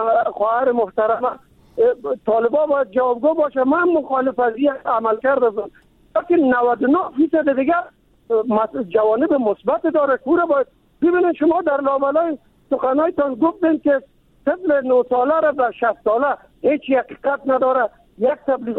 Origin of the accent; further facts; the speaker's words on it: Kabul, Afghanistan; ما از کابل هستم، یعنی در قوم تاجک، ولی مسلمان افغان دوست.